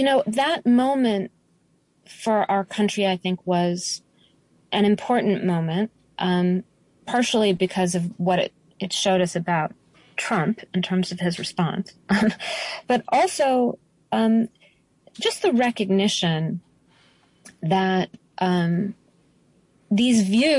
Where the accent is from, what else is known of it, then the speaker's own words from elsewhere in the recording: Denver, Colorado, United States; born there; I was born in Denver, Colorado. My parents were divorced when I was 9 months old. My mom raised me as a single mom, and she kind of couldn't sit still.